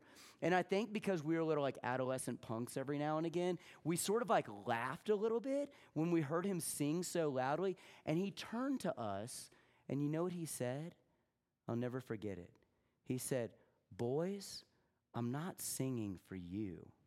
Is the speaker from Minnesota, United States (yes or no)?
no; Atlanta, Georgia, United States; also born or lived in Texas; know that I was born in Texas. I grew up in Atlanta, Georgia.